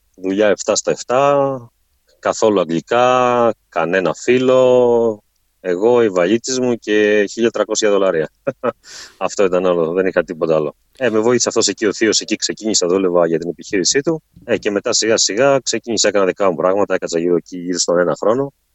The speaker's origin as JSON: {"language": "Greek", "town": "Kandila", "region": "Western Greece", "country": "Greece", "lives_now": "Australia", "said": "κατάγομαι από την Κανδύλα του Λακαρνανίας."}